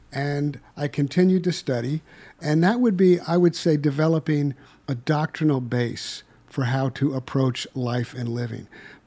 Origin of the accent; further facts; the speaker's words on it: New York City, New York, United States; Well, I was raised in the Catholic Church in New York City in an Irish Catholic neighborhood.